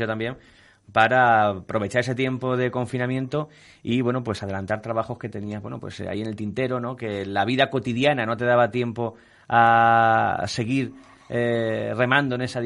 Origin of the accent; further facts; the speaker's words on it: Almodóvar del Campo, Castilla-La Mancha, Spain; Una aldea de Almodóvar, de mi pueblo.